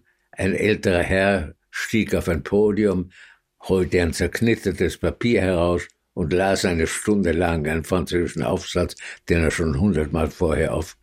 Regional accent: United States; ich bekam dieses Stipendium nach Paris als amerikanischer Student.

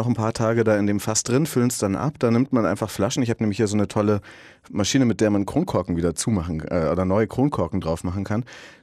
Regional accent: Bavaria, Germany; ich komme aus Bayern

